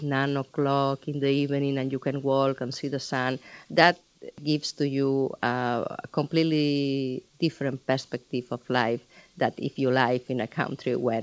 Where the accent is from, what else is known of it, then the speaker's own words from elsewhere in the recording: Catalonia, Spain; first language Catalan; English is a second language; Well, in my case, Catalan is my mother tongue. I was 13 when Franco, the dictator, died. So that means that I grew up in Catalan at home and with my friends, but in Spanish at school and in public places.